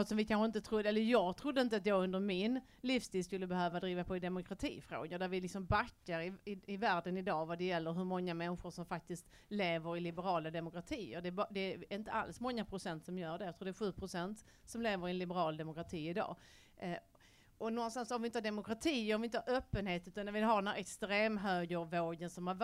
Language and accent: Swedish; Sweden; men det gjorde när jag växte upp i Sverige.